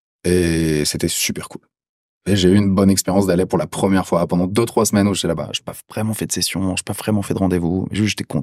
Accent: France; hey, je suis français, t'es français.

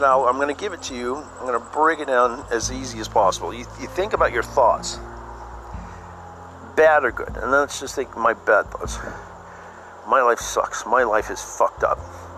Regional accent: United States; I'm an American. I'm proud to be American, you know, right or wrong.

